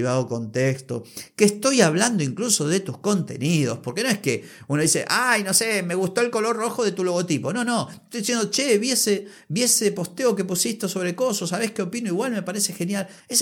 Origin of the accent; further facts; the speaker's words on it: Argentina; Hablas como argentino. ¿Y qué quiere que hable como croata? Sí, soy argentino.